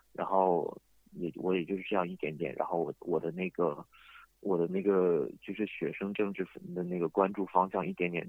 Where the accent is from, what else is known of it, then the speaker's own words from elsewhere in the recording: China; 我从小长大在一个就是偏中大型的中国城市，然后就是我对各种文化都也有一定的接触。